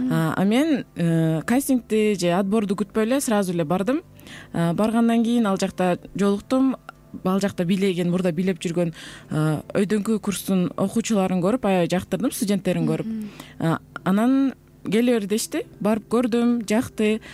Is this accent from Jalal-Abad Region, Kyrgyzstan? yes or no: yes; Jalal-Abad, Jalal-Abad Region, Kyrgyzstan; Мен өзүм Жалал Абадтан болом. Жалал Абадта төрөлгөм, ошол жакта мектепти аяктагам. Андан кийин Кыргыз Түрк Манас университетине окууга тапшырып, ал жактан туризм факультетин аяктагам.